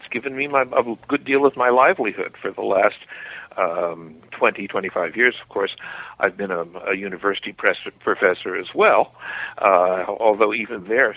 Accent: New York City, New York, United States; Well, I grew up, I was born in Harlem, which is the black ghetto of New York City, in Harlem Hospital on 138th Street and Lenox Avenue

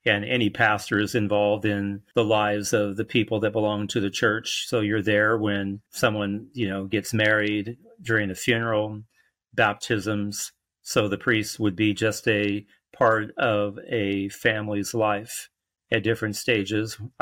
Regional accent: Indianapolis, Indiana, United States; I grew up in Indianapolis, Indiana. I've been a priest for the past 32 years.

